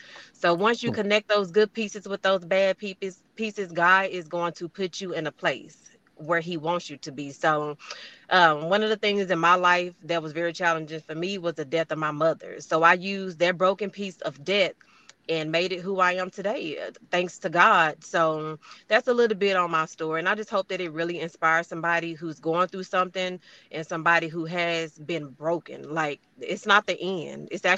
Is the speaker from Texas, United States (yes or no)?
yes; Hearne, Texas, United States; I'm born and raised in Hearn, Texas.